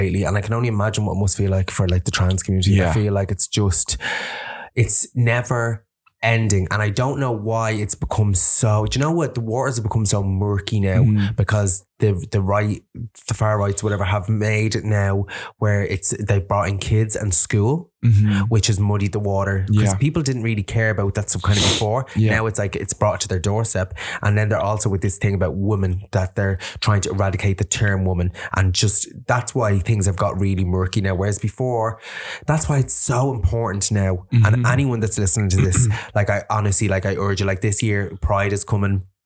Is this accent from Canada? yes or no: no; Ireland; I'm like, I'm fucking Irish.